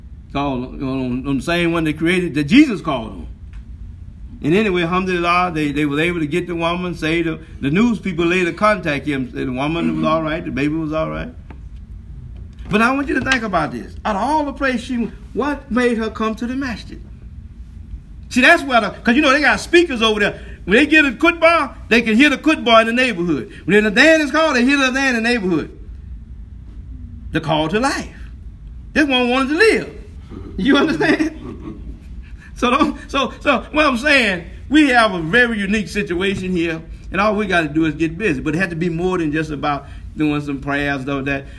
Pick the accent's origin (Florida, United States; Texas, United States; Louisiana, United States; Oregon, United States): Texas, United States; Houston; I'm from Houston. You come to Houston, you can go almost anywhere.